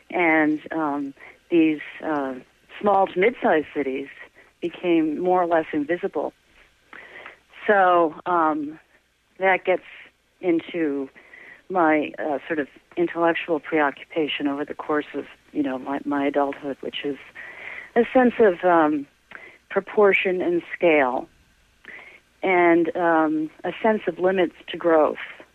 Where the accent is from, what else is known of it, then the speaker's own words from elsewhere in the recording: Syracuse, New York, United States; also born or lived in Rochester / Albany / Detroit; now in Boston, United States; And I grew up in Syracuse, New York, and I spent many years in graduate school and also working in Rochester, New York.